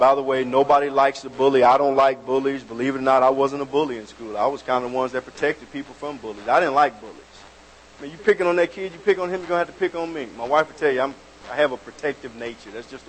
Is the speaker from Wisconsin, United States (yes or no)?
no; Florida, United States; I'm not from Alabama. I'm from Florida.